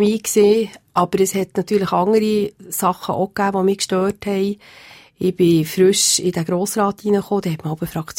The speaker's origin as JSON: {"language": "German", "region": "Bern", "country": "Switzerland", "tie": "born or raised there", "said": "Ich bin in Bern aufgewachsen, habe die ersten fast 20 Jahre von meinem Leben hier verbracht. Bin dann nachher wegen der Liebe zum Dorfschullehrer aufs Land gekommen und seit 28 Jahren bin ich jetzt dort."}